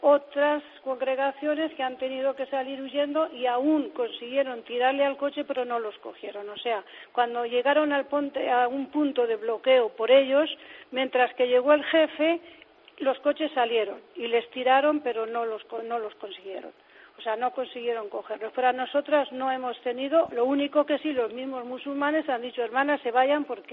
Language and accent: Spanish; Spain; also born or lived in Italy; yo estaba en Italia, ni aunque soy española, pero yo estaba trabajando en Italia, he estado casi 30 años trabajando con la inmigración, yo estaba feliz allí, pero me necesitaban aquí y aquí me vine.